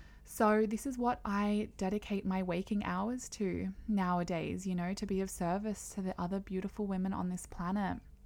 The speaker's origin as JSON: {"language": "English", "town": "Canberra", "region": "Australian Capital Territory", "country": "Australia", "said": "I'm from Canberra, Australia."}